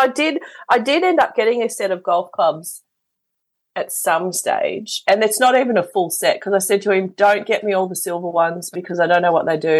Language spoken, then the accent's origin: English; Shepparton, Victoria, Australia; because we grew up in Shepparton. So as a young kid in Shepparton, to get your photo in the paper, that was like the pinnacle of, you know, sporting prowess.